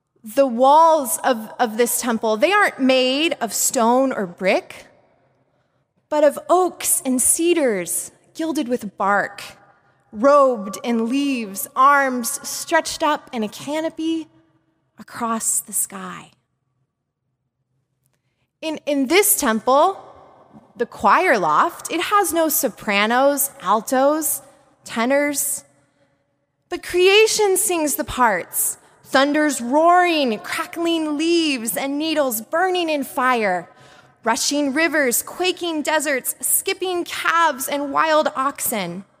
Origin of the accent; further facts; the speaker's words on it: Portland, Oregon, United States; to visit me with my family in Portland, Oregon, where I grew up. Eager to show him the beauty of my home state